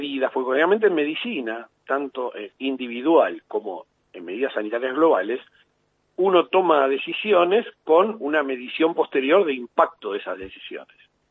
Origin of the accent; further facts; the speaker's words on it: Argentina; somos argentinos